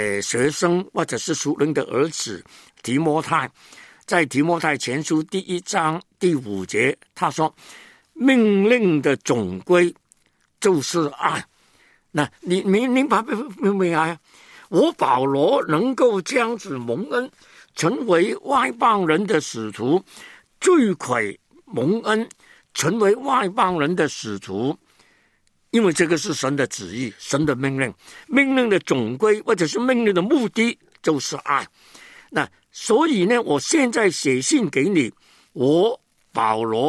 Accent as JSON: {"language": "Chinese", "country": "China", "said": "他是英国人，根本与我们中国人无关。"}